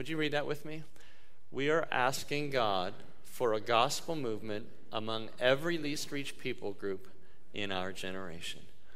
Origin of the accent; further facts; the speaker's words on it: Pennsylvania, United States; I grew up in Western Pennsylvania. Guess who I cheer for? The Steelers.